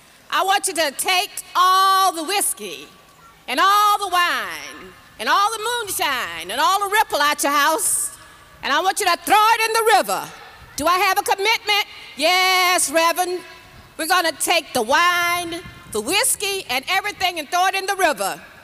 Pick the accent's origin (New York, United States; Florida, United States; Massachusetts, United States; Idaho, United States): Florida, United States; Miami; born there; I'm very proud that I was born in Miami.